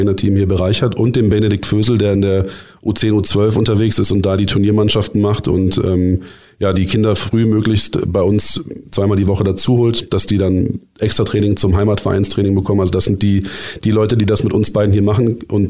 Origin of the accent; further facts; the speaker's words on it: Berlin, Germany; moved away as an adult; now in Bavaria, Germany; Ich bin gebürtiger Berliner. Und bin jetzt seit 2009 nach Abi und Ausbildung in Berlin, bin ich jetzt in Bayern.